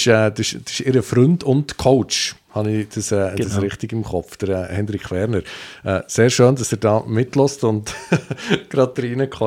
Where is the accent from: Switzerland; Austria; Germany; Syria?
Switzerland; als Schweizer